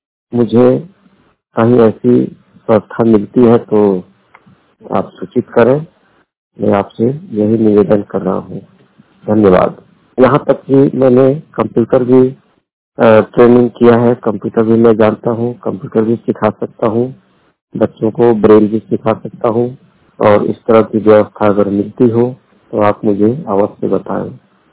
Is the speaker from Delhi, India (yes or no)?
no; Mathia, Bihar, India; मैं बिहार के पश्चिमी चंपारण जिले का रहने वाला हूँ। मेरा गांव मठिया है, डिस्ट्रिक्ट पश्चिमी चंपारण जिला, थाना जो है लौरिया है।